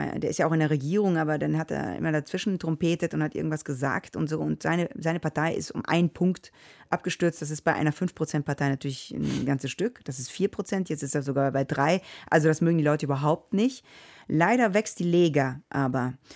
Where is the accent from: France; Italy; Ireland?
Italy; Rome, Lazio; German is a second language; also ich bin in Rom aufgewachsen, ja, Rom fehlt mir